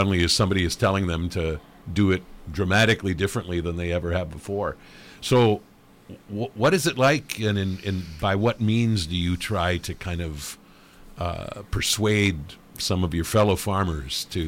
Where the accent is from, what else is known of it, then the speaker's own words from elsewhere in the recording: Iowa, United States; I've known plenty of farmers growing up in Iowa